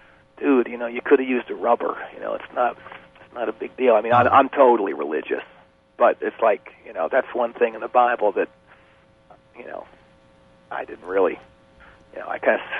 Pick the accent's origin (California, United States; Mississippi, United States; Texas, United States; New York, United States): California, United States; they didn't have the same opportunities that I had, you know, growing up in Northern California.